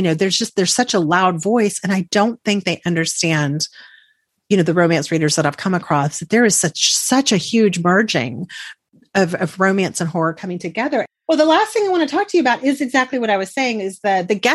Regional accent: Texas, United States; And because I'm from Texas, I'm going to say it my way

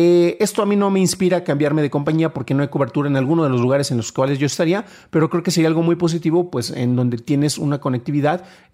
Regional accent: San Juan de los Lagos, Jalisco, Mexico; voy a poner el código el código postal de mi ciudad natal, San Juan de los Lagos, Jalisco

